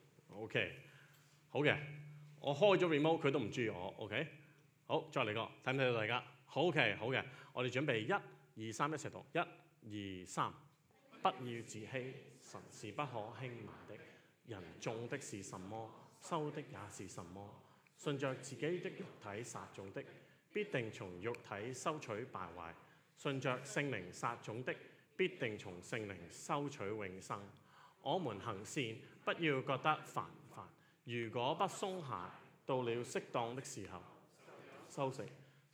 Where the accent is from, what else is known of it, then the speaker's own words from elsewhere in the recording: Hong Kong; 但是我们香港人很多时候小时候呢就是即是喂，不是藤条就梗系无数的了